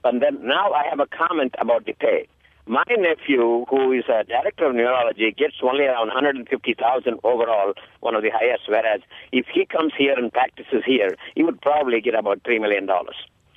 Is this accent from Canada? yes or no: no; India; now in Madison, United States; Hi, I am from India. I've been here over 30 years, but every year I go to India.